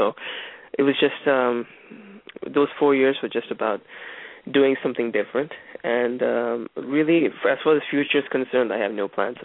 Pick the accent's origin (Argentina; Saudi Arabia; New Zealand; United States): Saudi Arabia; also born or lived in India / Dubai, United Arab Emirates; Well, I was born in India. And from the age of 3, I used to live in the Middle East. We lived in Saudi Arabia for a while because my dad's an engineer, too.